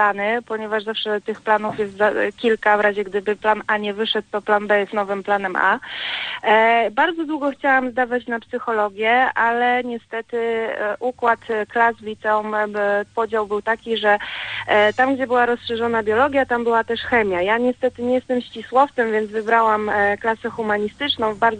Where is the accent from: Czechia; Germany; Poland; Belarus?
Poland; Zawidów, Lower Silesian Voivodeship; w Zgorzelcu, bo stamtąd pochodzę, właściwie z Zawidowa